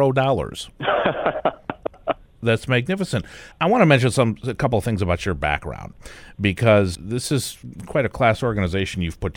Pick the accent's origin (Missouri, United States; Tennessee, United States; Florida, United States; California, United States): Missouri, United States; St. Louis; by the way, and I grew up in St. Louis